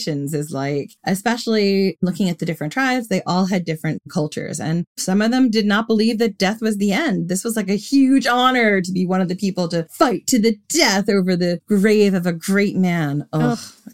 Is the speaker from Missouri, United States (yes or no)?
no; Long Island, New York, United States; now in London, United Kingdom; In case you didn't know, I come from Long Island and I've lived in London for a long time. So my accent is all over the place.